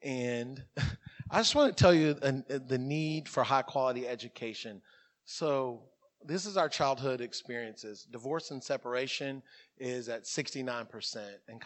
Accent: Como, United States; He knows I'm from Como. He knows that I love that community. I know the people there. He knows how I grew up

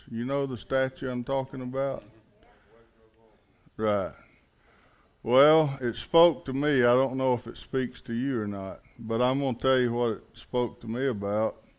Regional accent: Alabama, United States; now in Texas, United States; I'm not from around here. I'm actually from Alabama. I'm not from Texas. I talk slower than most Texans

